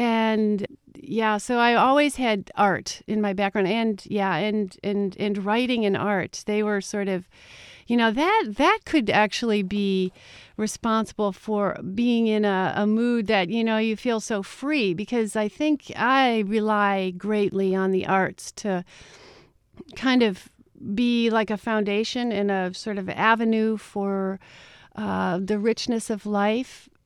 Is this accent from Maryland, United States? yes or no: no; Toledo, Ohio, United States; I grew up in Ohio, in Toledo, Ohio, and I am from a pretty big, very Greek family, restaurant family.